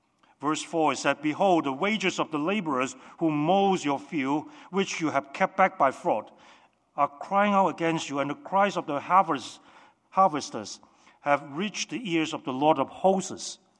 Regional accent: Hong Kong; I grew up in Hong Kong.

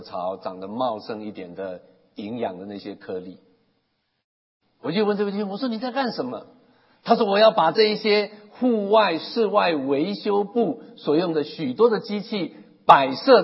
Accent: Taitung, Taitung County, Taiwan; 我从小在台东长大的时候看到农夫戴在双臂上的白色的一个

